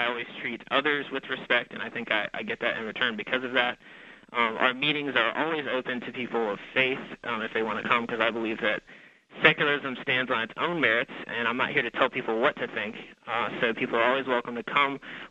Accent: North Augusta, South Carolina, United States; Well, I come from South Carolina. I was born in North Augusta, South Carolina, raised there all my life. Religion utterly permeates our society down here.

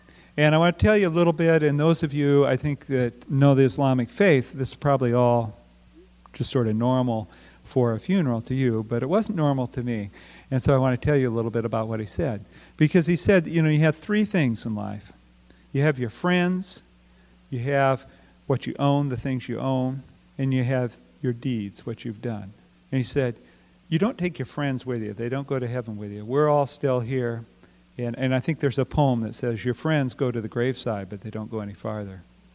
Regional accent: United States; We're American.

